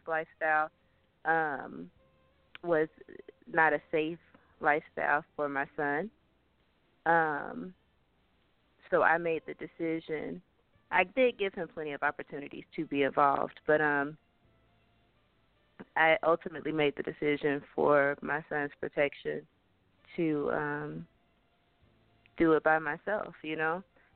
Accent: Stockbridge, Georgia, United States; I'm from Stockbridge, Georgia.

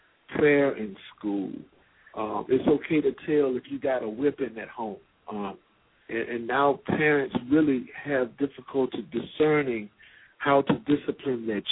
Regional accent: North Carolina, United States; also born or lived in Atlanta; I remember very little for the police to do in the community that I grew up in North Carolina. And in Atlanta, when we moved to Atlanta in 65

